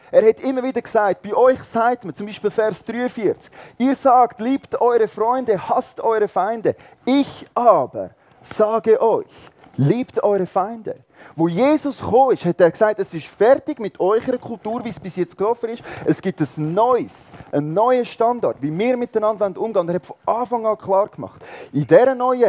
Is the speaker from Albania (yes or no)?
no; Switzerland; Ich weiss, wir als Schweizer, wir haben schon fast eine Zwangsneurose.